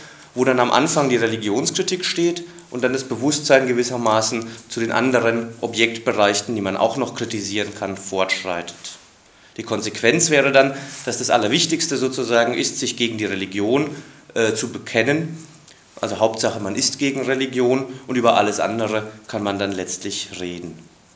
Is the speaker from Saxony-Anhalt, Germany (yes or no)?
no; Freiburg, Baden-Württemberg, Germany; wie in Freiburg, wo ich herkomme